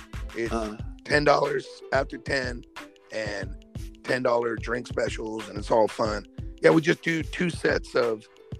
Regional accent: Baldwin Park, California, United States; So I grew up in Baldwin Park, California.

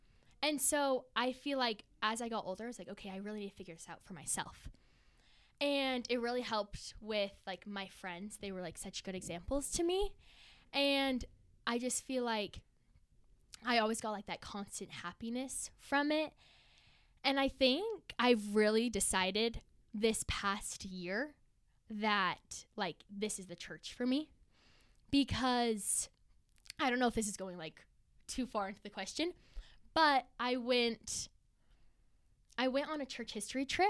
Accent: Highland, Utah, United States; we grew up in Highland, very, like, LDS prominent. And so, and, like, our parents that grew up LDS.

